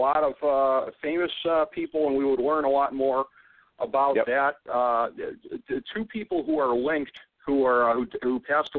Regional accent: Cleveland, Ohio, United States; And again, my hometown Cleveland Browns

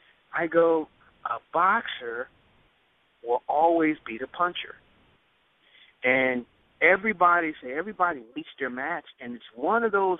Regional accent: New Jersey, United States; growing up in Jersey, playing ball in Lower Bucks County, going out to Madison, Wisconsin, now that's cold.

